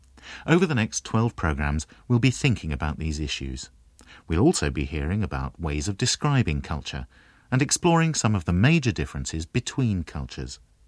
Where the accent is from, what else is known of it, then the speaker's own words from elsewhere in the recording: England, United Kingdom; also born or lived in Australia; I'm white, a Westerner. I was born in Australia and I went to school in England. The culture I grew up in was basically English.